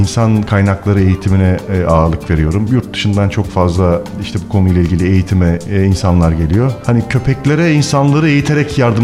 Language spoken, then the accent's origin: Turkish; Ankara, Turkey; born there; Ben Ankara doğumluyum.